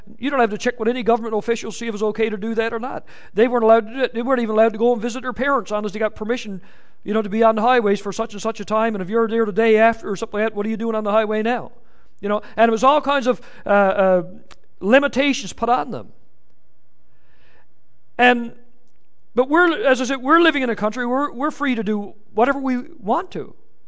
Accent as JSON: {"language": "English", "country": "Canada", "said": "there were certain freedoms and things that we had as Canadian citizens that we could enjoy"}